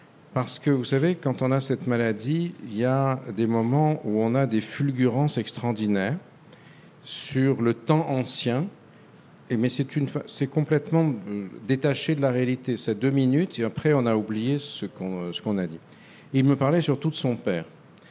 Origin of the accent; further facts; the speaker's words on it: France; born there; je suis né en France, c'est ma langue maternelle est le français